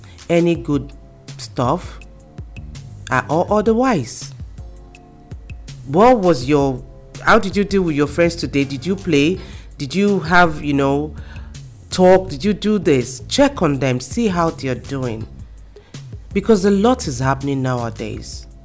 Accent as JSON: {"language": "English", "country": "Nigeria", "said": "Don't get me wrong. I'm from Nigeria. I'm African."}